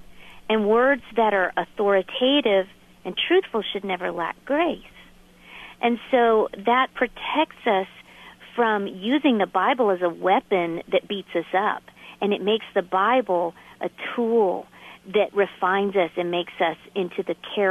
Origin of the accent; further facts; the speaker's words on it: Florida, United States; I grew up in Florida